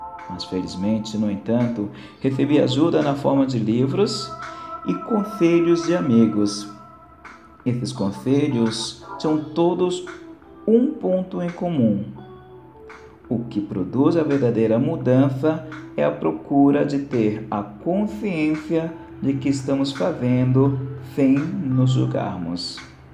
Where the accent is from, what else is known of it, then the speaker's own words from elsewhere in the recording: São Paulo, Brazil; sou de São Paulo, capital.